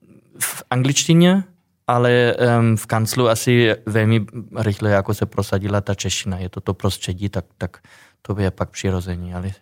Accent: Germany; Czech is a second language; now in Czechia; Původně jsem z Německa a zamiloval jsem se v 90. letech do jedné Češky.

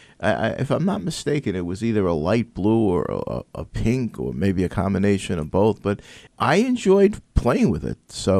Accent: Oceanside, California, United States; My sister is 3 years younger than I, and growing up in Oceanside in the 60s and 70s, she had an Easy Bake oven.

